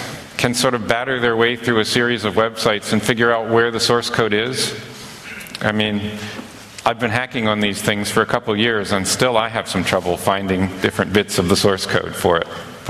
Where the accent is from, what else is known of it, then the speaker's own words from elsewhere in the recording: Alabama, United States; because I'm from Alabama.